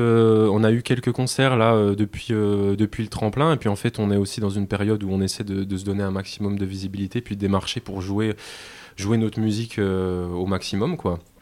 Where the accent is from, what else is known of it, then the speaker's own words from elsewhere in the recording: Strasbourg, Grand Est, France; on est un quartet de jazz issu... de Strasbourg, enfin on vient de Strasbourg.